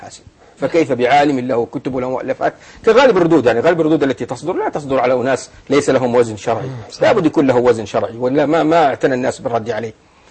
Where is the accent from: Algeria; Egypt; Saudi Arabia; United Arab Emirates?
Saudi Arabia